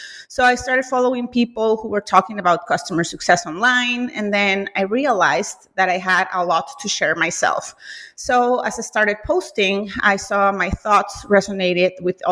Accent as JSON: {"language": "English", "town": "Monterrey", "region": "Nuevo León", "country": "Mexico", "tie": "born or raised there", "said": "I'm Mexican. I was actually born and raised in Monterrey, Mexico."}